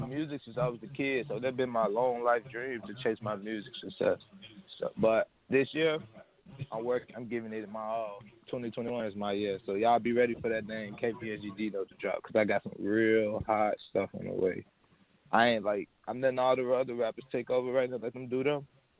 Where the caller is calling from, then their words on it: Chicago, Illinois, United States; I'm calling from Chicago, Illinois, the west side.